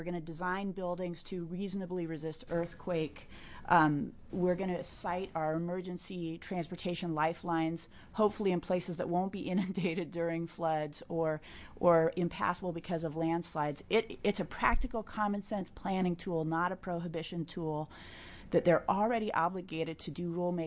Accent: Ashland, Oregon, United States; I grew up in Southern Oregon. Some of you know that. On a hill overlooking the town of Ashland

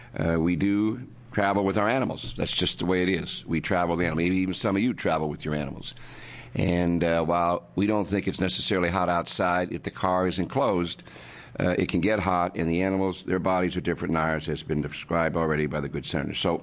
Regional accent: Salem, Oregon, United States; I'm from Salem.

